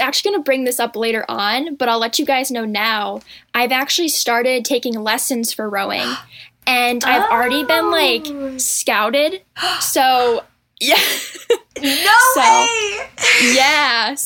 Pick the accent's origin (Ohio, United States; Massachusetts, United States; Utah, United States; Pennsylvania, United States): Massachusetts, United States; I'm 21. I'm from Massachusetts.